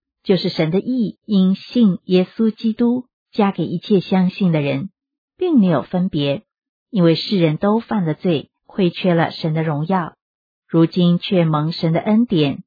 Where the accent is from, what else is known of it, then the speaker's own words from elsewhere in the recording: China; 用我们中国人所熟悉的话来形容，那就是过与不及。